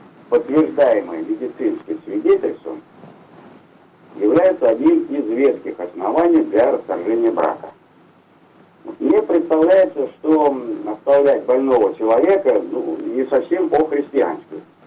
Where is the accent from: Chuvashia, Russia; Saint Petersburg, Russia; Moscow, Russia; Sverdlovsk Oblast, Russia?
Moscow, Russia; я из Москвы.